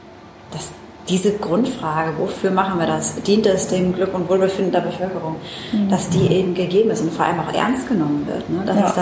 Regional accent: Mannheim, Baden-Württemberg, Germany; ich bin Mannheimerin, deswegen schön, dass du nach Mannheim gekommen bist

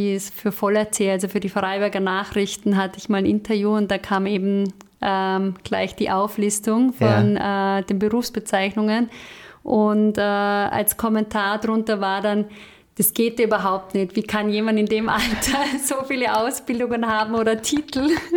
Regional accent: Vorarlberg, Austria; Nein, ich komme aus Vorarlberg.

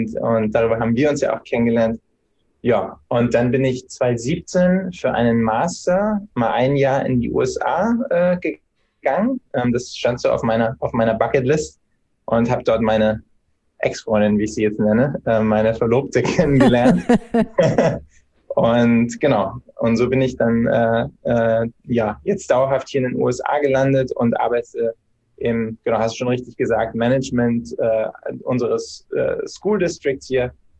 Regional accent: Bavaria, Germany; Ich bin in Bayern zur Schule gegangen

